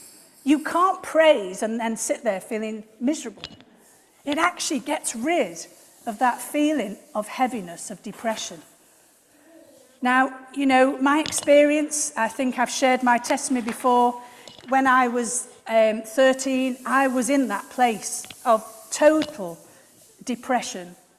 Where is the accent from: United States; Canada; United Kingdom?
United Kingdom; England; And as English people, you know, we find it a bit hard sometimes to break through our Englishness.